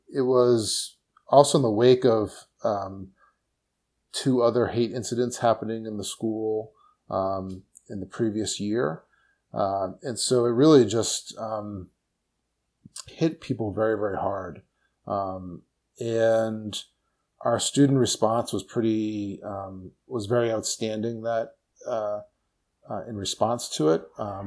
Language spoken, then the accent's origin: English; Massachusetts, United States; So I am hailing from Massachusetts, just outside of Boston.